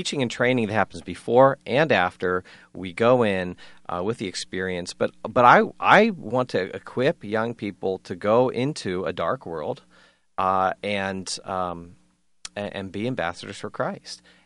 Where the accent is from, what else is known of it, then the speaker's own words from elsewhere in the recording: United States; frankly, being an American, going into a Hare Krishna temple is kind of a weird thing.